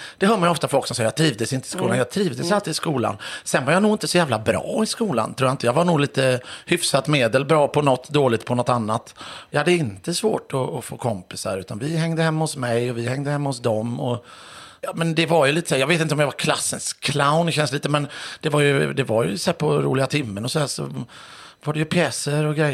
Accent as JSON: {"language": "Swedish", "town": "Mölndal", "region": "Västra Götaland County", "country": "Sweden", "tie": "born or raised there", "said": "Född i Mölndal, Bifrost först och sen flyttade vi till Baltorp."}